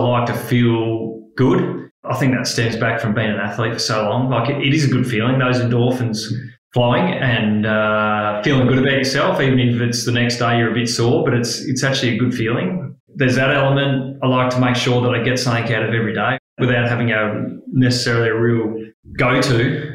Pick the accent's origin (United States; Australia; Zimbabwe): Australia; Adelaide, South Australia; now in Geelong, Australia; naive young kid coming from school footy, just growing up in Adelaide, played my footy, did my schoolwork, and then come over to Geelong and into a high-performance environment.